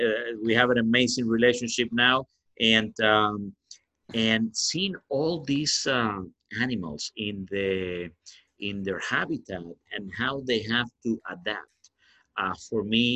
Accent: Cuba; English is a second language; now in United States; And my life has been like adapting. I came from Cuba. I came in, you know, music, healthcare, now cigars.

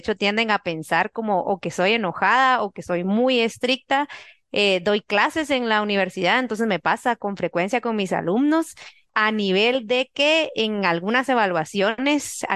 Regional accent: Guatemala; porque como guatemaltecos eso no ocurre, ¿verdad?

